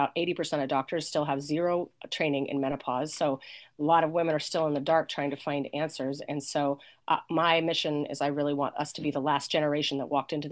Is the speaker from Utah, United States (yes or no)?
yes; Provo, Utah, United States; I grew up Mormon. I'm from Provo, Utah.